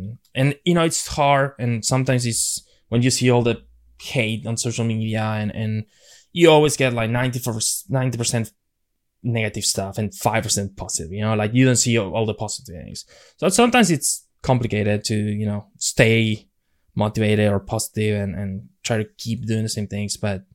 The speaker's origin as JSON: {"language": "English", "country": "Argentina", "said": "Like, yeah, I am from Argentina."}